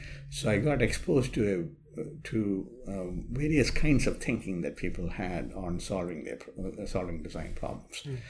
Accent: India; Going back many, many years ago, when I was in India, I was born in India, I was raised there.

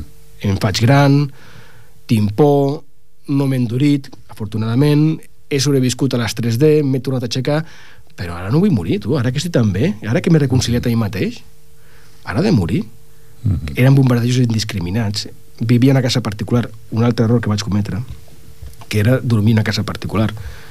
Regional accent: Ripollet, Catalonia, Spain; now in Barcelona, Spain; Encara sóc de Ripollet, encara ho sóc.

